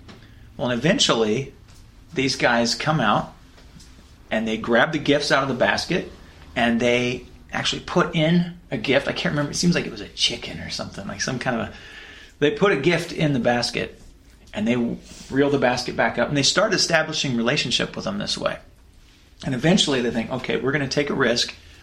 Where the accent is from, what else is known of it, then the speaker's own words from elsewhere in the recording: Missoula, Montana, United States; I'm from Missoula, Montana. It's sort of like a hippie town.